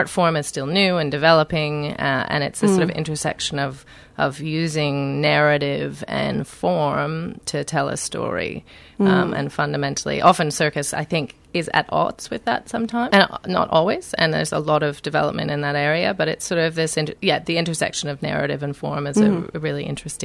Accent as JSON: {"language": "English", "country": "Canada"}